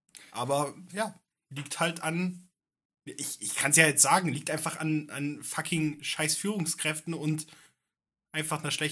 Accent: Saxony, Germany; Und das sage ich als Sachse.

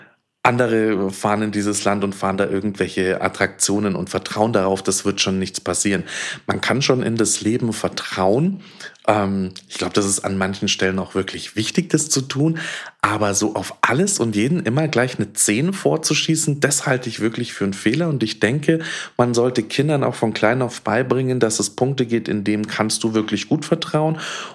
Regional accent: Bavaria, Germany; Und dazu komme ich auch noch aus Bayern, heißt direkt hinter mir sind die Berge.

